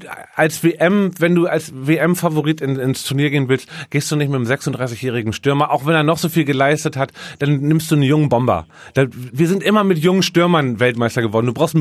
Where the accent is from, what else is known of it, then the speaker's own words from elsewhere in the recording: Hamburg, Germany; Hamburg ist einfach meine Heimatstadt.